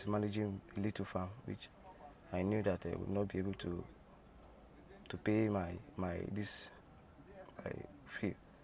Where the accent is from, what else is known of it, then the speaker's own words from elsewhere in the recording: Oglewu, Kogi, Nigeria; Yes, I come from Oglewu.